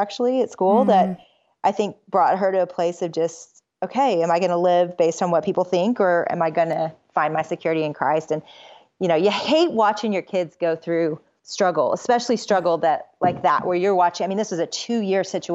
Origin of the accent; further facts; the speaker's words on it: Little Rock, Arkansas, United States; also born or lived in Austin; now in Dallas, United States; and I grew up in Little Rock, Arkansas, and live now in Dallas, Texas. Just moved here from Austin.